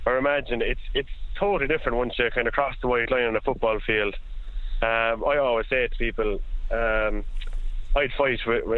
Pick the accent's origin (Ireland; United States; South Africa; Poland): Ireland; Union Hall, County Cork; It's just a small little fishing area. But the village we're in Union Hall, it's such a small village. Everyone knows everyone.